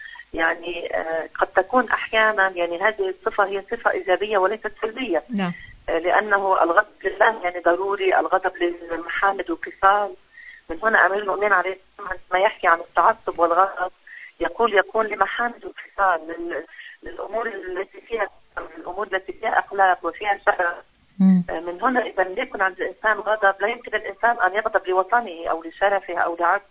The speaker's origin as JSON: {"language": "Arabic", "country": "Lebanon", "said": "حادث أمنية مثلا كما حدث عندنا في لبنان"}